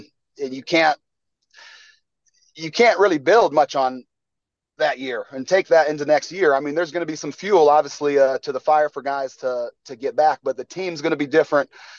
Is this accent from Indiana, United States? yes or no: no; Montana, United States; I'm from Montana.